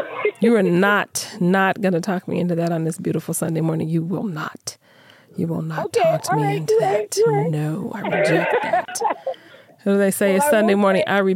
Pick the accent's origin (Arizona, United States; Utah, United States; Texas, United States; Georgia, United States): Arizona, United States; I grew up in Arizona